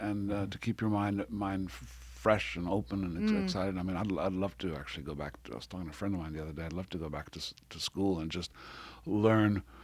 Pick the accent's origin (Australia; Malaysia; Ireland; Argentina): Ireland; also born or lived in Rome, Italy / Mexico; now in Los Angeles, United States; I was born in Rome, in Italy. I grew up in Ireland as a kid, and then he moved to Mexico.